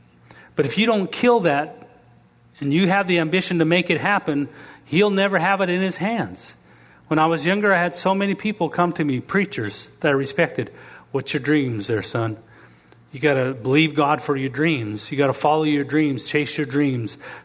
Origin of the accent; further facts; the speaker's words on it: Canada; Being from Canada, I feel it's tr